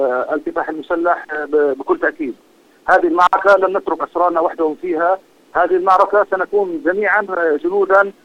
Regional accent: Palestine; لنا كفلسطينيين

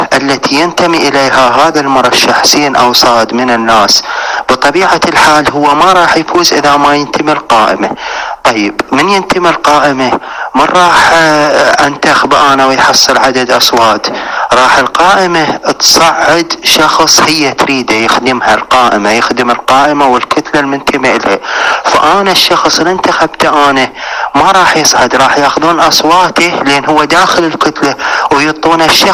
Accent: Iraq; كوني مواطن عراقي

